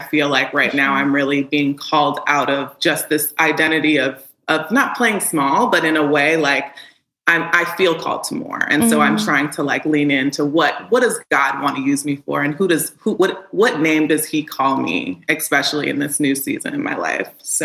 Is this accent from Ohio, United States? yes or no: no; Chicago, Illinois, United States; also born or lived in Houston; So I was born in Houston, but raised in Chicago.